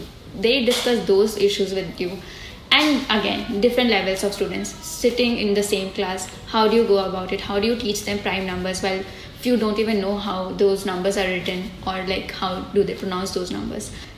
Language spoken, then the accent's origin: English; Kolkata, West Bengal, India; now in Delhi, India; then I came to Delhi from, I was originally from Kolkata in India, and then I came to Delhi